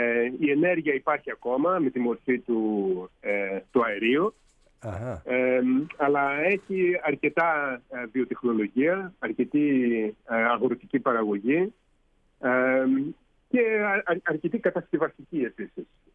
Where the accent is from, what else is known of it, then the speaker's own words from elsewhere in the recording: Greece; moved away as an adult; now in Pennsylvania, United States; Καταρχάς έφυγα από Ελλάδα μαζί με τη γυναίκα μου πριν το 1986. Τελειώσαμε χημική μηχανική στο Μετσόβιο και ήρθαμε για μεταπτυχιακές σπουδές στην Αμερική.